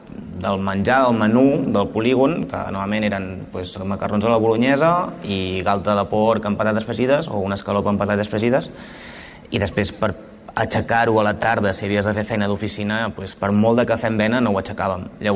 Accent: Girona, Catalonia, Spain; nosaltres som originaris de Girona

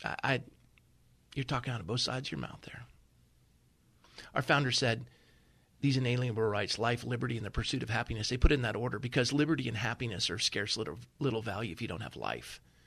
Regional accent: Coronado, California, United States; That's my hometown. God bless you guys. Born and raised in Coronado.

